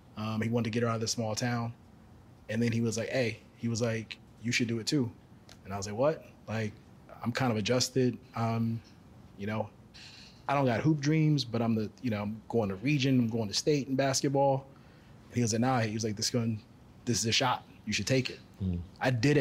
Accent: Los Angeles, California, United States; So I grew up on 51st in Vermont, which is 10 minutes from here, 80s baby.

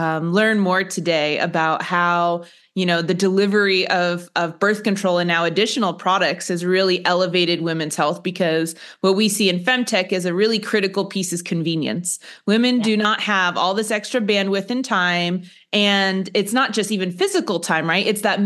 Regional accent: New Jersey, United States; also born or lived in Houston; I'm actually from New Jersey as well. And then I lived in Houston for 8 years for graduate school.

